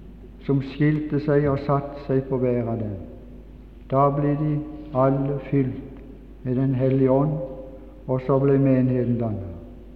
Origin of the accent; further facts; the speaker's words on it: Mosby, Agder, Norway; accent: Mosby dialect; Jeg har min dialekt fra Mosby. Den er forstyrret en del på grunn av å være ute. Men den dialekten som jeg er født i, kjenner jeg ut og inn.